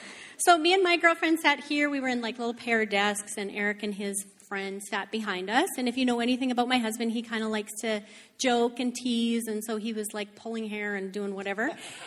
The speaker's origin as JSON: {"language": "English", "town": "Fort Saskatchewan", "region": "Alberta", "country": "Canada", "tie": "born or raised there", "said": "born and raised in Fort Saskatchewan."}